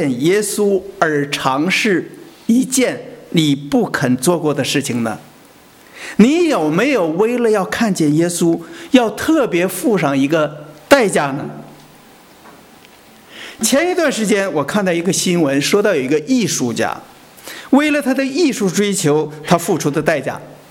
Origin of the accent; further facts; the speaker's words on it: China; 尤其我们中国人很好客，客人来的时候我们都很高兴。